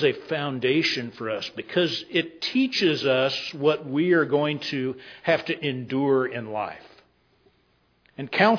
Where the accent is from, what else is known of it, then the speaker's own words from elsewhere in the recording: Texas, United States; I grew up down in Texas, and we went to, now I graduated high school in 1984